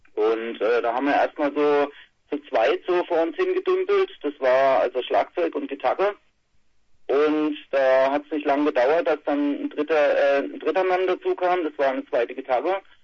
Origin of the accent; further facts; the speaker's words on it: Rastatt, Baden-Württemberg, Germany; Wir kommen aus Rastatt, das ist nahe der französischen Grenze zwischen Baden-Baden und Karlsruhe.